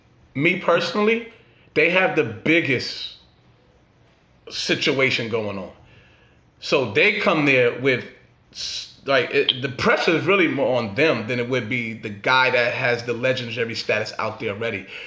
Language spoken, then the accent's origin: English; New York, United States; So it goes back to when I was saying we growing up in New York, we don't shoot the ball well.